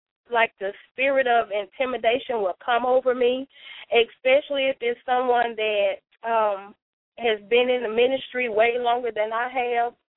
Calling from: Arkansas, United States; Arkansas.

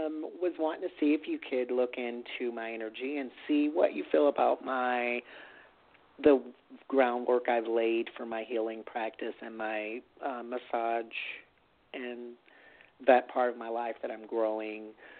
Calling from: Texas, United States; I would be in Texas.

